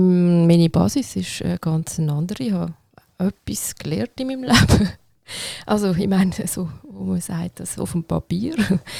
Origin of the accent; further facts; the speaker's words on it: Aargau, Switzerland; moved away as an adult; now in Basel, Switzerland; Ich bin im Aargau aufgewachsen, in einem Kaff. Und das war mir dort immer viel zu eng gewesen.